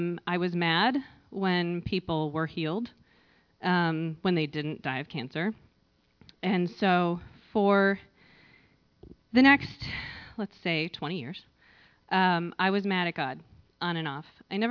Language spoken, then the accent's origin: English; Scotland, United Kingdom; Again, it's because I'm Scottish, just so everyone knows.